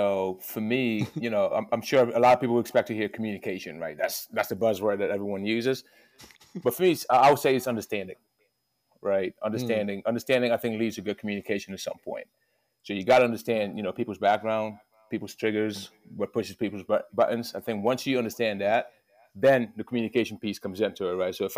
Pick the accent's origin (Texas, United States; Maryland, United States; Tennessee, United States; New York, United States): Maryland, United States; Baltimore; also born or lived in West Africa / Pittsburgh, Pennsylvania; I was born in West Africa, grew up in Baltimore, Maryland, lived in Pittsburgh, Pennsylvania, moved to Charlotte in 2016.